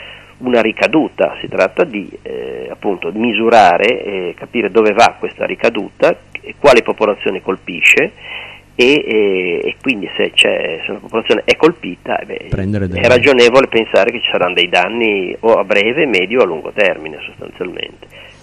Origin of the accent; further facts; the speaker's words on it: Genoa, Liguria, Italy; Si può fare a costo zero, lo ribadisco come genovese